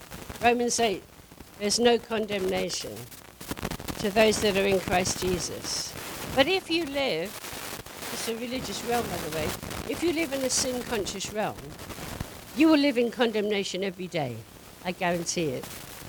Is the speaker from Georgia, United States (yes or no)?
yes; Macon, Georgia, United States; in Macon, that's where I live. You can tell by my accent. Don't say, Macon, Georgia. I'm Macon, Georgia.